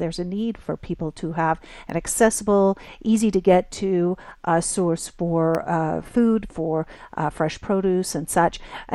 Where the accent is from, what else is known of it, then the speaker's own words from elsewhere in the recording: Portland, Oregon, United States; also born or lived in Seattle; I grew up in the Northwest part of the United States, in the Seattle area and then later in the Portland area.